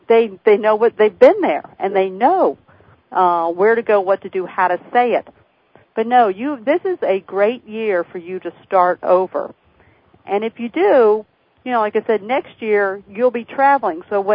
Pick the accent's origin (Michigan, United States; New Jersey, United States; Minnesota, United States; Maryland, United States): Maryland, United States; accent: Southern Maryland; I know. It's my Southern Maryland accent.